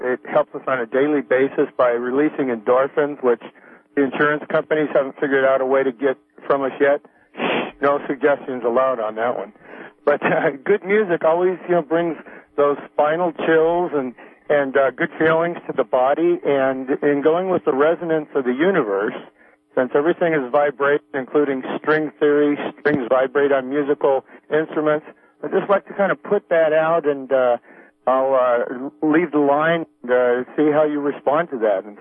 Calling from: Mendocino, California, United States; Hi, I'm calling from Mendocino.

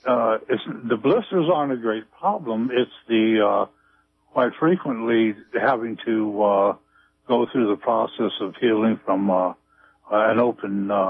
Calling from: Arcata, California, United States; Hello, I'm from Arcata.

